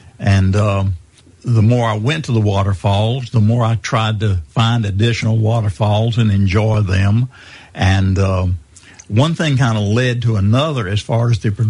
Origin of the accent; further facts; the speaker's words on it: Anderson, United States; I was born and raised in Anderson. Hardly ever left Anderson except to go to the local area around Anderson.